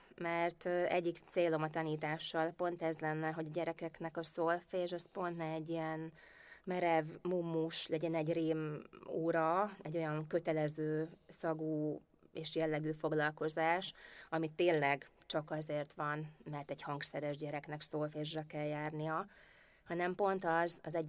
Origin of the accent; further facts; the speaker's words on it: Győr, Győr-Moson-Sopron, Hungary; hogy győri vagyok, Győrben születtem.